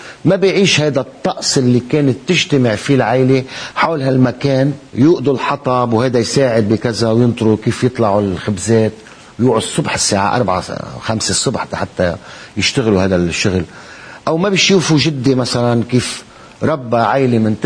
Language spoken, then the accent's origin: Arabic; Chatine, North Governorate, Lebanon; هذا الجرس بضيعتي اللي اسمه الشتين مش محطوط على سقف الكنيسة، هذا محطوط على السندياني